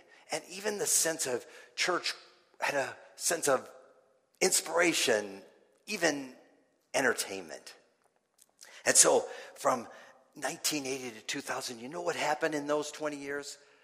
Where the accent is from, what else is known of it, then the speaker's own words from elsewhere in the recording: Minneapolis, Minnesota, United States; I grew up in Minneapolis.